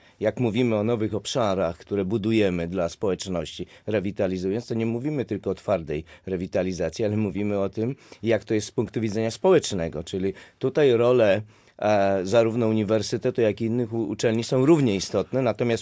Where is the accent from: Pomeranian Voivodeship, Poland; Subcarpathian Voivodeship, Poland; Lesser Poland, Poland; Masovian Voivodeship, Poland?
Masovian Voivodeship, Poland; born there; also born or lived in Żychlin; Urodziłem się w małej wsi w województwie mazowieckim, ale technikum kończyłem w Żychlinie, a Żychlin to jest powiat kutnowski, Łódź.